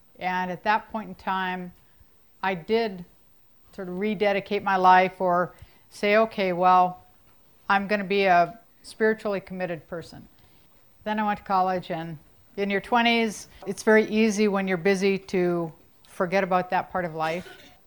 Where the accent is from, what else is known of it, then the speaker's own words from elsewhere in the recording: Michigan, United States; But I grew up in Michigan and I feel like my childhood was very ordinary.